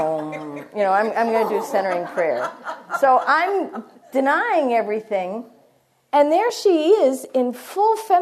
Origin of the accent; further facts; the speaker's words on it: Erie, Pennsylvania, United States; I'm from Erie, Pennsylvania, if you've ever heard of Joan Chittister or anybody like that.